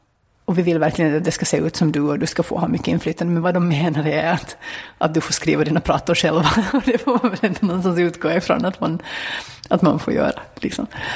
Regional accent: Finland; Jag kommer från Finland

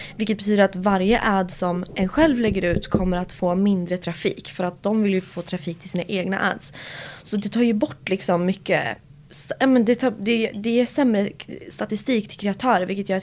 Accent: Gävleborg County, Sweden; i en liten stad som heter Söderhamn. Och den ligger typ 3 timmar ovanför Stockholm. Det är i närheten av Gävle, om du vet vart det ligger. Så där föddes jag. Och jag bodde där fram tills 2019.

